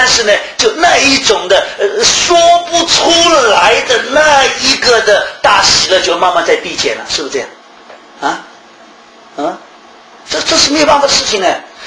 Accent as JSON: {"language": "Chinese", "region": "Shanghai", "country": "China", "said": "我们上海常常有这种叫，我们上海人一句话叫什么，叫西装必塞"}